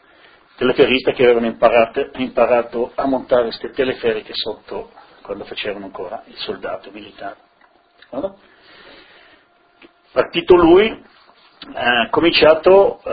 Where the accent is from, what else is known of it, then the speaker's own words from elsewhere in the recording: Paularo, Friuli-Venezia Giulia, Italy; born there; sono nato in Friuli, sono nato a Paularo, in Carnia, nella frazione di Villa Mezzo